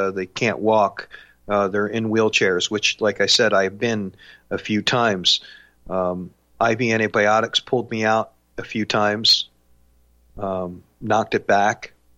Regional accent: New Jersey, United States; at the Rockefeller Institute in Princeton, New Jersey, my home state.

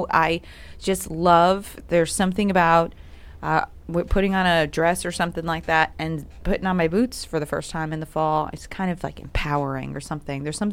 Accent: New York, United States; I grew up in New York, but it's right outside of New York City, but it was very suburban, real quick in New York.

